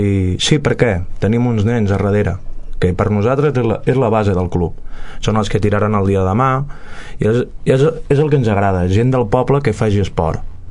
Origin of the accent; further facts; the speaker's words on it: Barcelona, Catalonia, Spain; also born or lived in Montseny; Bueno, jo soc de Barcelona. Tota la meva vida he viscut a Barcelona i durant 12 anys també al Montseny. I bueno, vaig caure aquí al Cuber, porto ja 3 anys